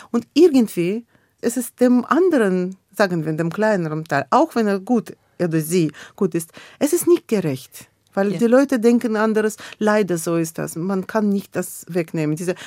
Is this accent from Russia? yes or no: yes; Russia; born there; German is a second language; also born or lived in France / Germany; Also ich weiß, dass ich bin in Russland, in der Sowjetunion damals geboren.